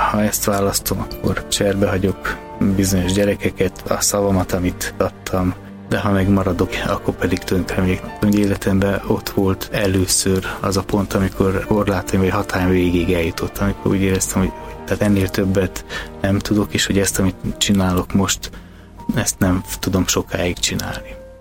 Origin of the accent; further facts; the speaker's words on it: Hungary; magyar gyerek vagyok, majd kibírom